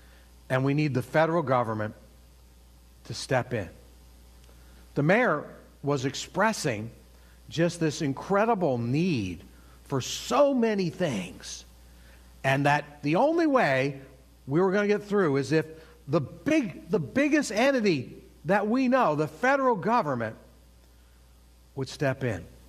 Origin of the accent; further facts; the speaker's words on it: Massachusetts, United States; When I was growing up in Western Massachusetts, my sister was dating a Marine.